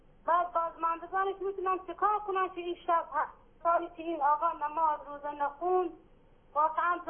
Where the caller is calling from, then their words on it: Khuzestan, Iran; ما تو خوزستانی هستیم